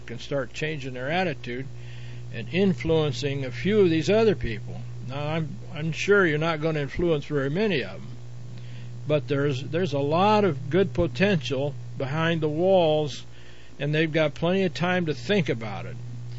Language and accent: English; Albuquerque, New Mexico, United States; I'm from New Mexico, Albuquerque. I've done time there, Texas, and Georgia.